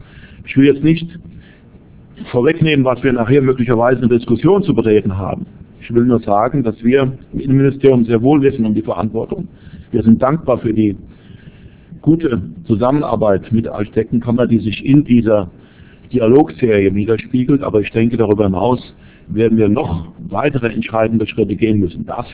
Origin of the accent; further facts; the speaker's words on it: Middle Rhine, Germany; der Mittelrhein gehört zu meiner Heimat